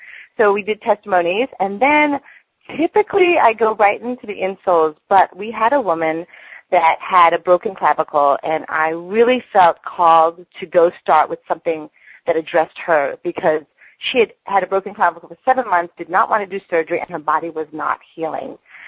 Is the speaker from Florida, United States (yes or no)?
no; New York, United States; now in San Diego, United States; One actually lives less than a mile from where I grew up in Long Island.